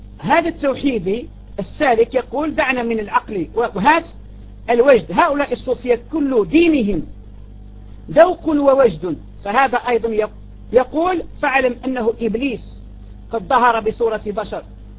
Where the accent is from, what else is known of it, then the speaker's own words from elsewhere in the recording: Algeria; عندنا في الجزائر